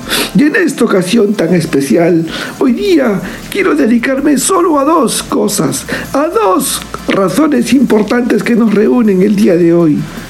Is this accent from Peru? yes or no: yes; Peru; Porque yo soy peruano, no como estos extranjeros que vienen a robarnos todos nuestros conocimientos. No, porque yo soy tan peruano como ustedes.